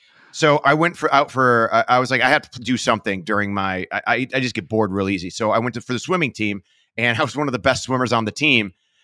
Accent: Parma, Ohio, United States; I was born in Parma, Ohio, and I lived there my entire life. Grew up kind of, I guess, middle class, you know, and it was a great place to live.

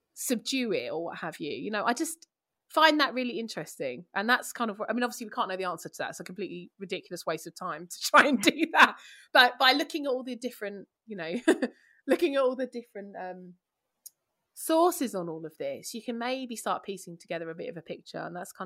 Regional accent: London, United Kingdom; I mean, I'm from East London, you know, we don't have them knocking around our landscape, and there's none in England

